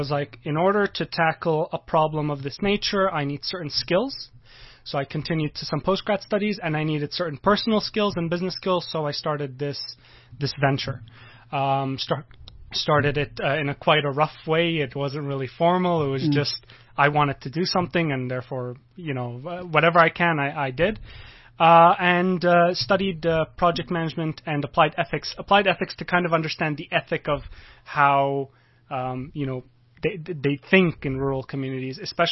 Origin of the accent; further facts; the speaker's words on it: Syria; now in South Africa; So I'm originally from Syria. I've lived in South Africa for 8 years. I consider it a second home.